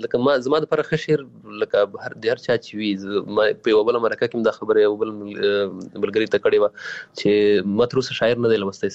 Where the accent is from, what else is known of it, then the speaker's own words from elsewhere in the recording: Paktika, Afghanistan; also born or lived in Waziristan, Pakistan; ځکه زه پیدا شوی په وزیرستان کې یم، بیا بیرته کډه شوی پکتیکا کې یم